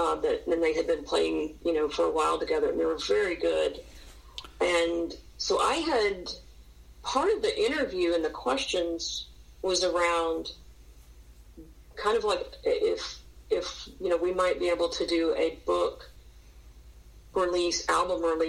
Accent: Deep South, United States; we both had that growing up in the Deep South and then moving around and living in different places

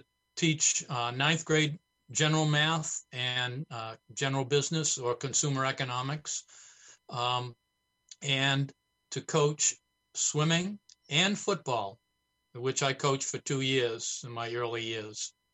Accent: Portland, Maine, United States; I grew up in Portland, and I attended Deering High School and graduated from Deering.

